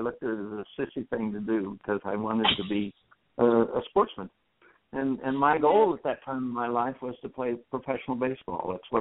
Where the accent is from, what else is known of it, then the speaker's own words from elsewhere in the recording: Kansas, United States; I grew up in western Kansas in a small town.